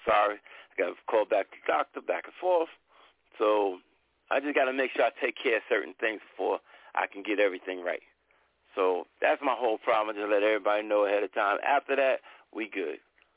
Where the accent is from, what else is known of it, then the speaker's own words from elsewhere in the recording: New York, United States; even though I'm from New York, Long Island, it don't matter